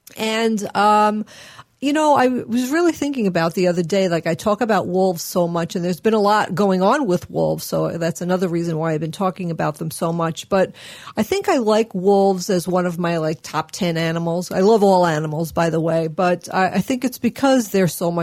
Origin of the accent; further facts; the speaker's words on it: New York, United States; accent: New York; Well, when I get mad, you know what happens? Yeah. My New York accent really comes out a lot.